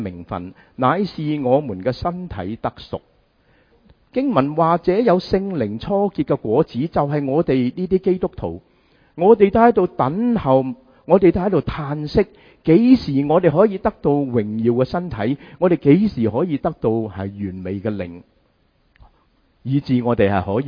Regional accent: United States; 我们美国人这么喜欢吃快餐

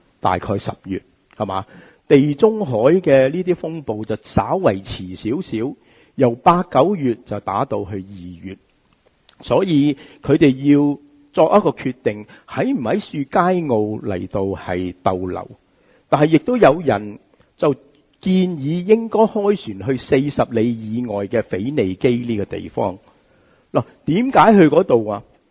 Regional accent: Hong Kong; 我哋香港人所熟悉嘅台风

